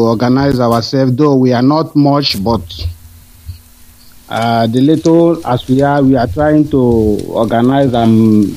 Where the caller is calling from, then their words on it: Luxembourg; I'm calling from Luxembourg.